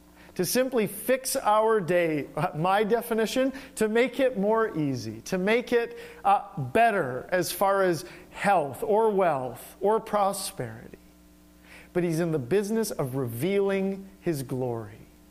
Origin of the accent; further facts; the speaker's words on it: Manitoba, Canada; I'll never forget growing up in Manitoba